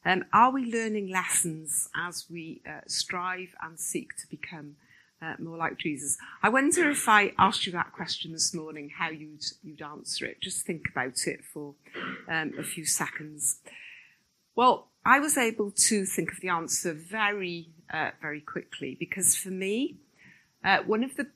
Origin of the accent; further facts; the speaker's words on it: Newport, Wales, United Kingdom; accent: Welsh; also born or lived in Rhondda Valley / Cardiff; I was born in a place called the Rhondda Valley. Anybody heard of that? Yeah. And was really raised in Newport and then went to study in Cardiff.